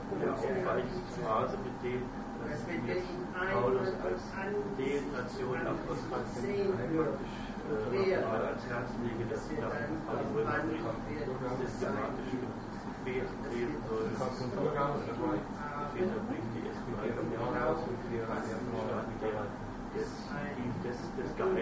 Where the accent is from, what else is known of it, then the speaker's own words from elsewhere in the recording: Winterthur, Zurich, Switzerland; ich komme aus Winterthur. Winterthur aus der Schweiz.